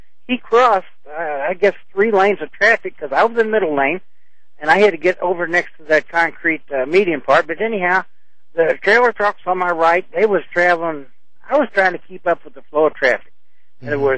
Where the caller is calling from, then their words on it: Troy, Missouri, United States; I'm from Troy, Missouri.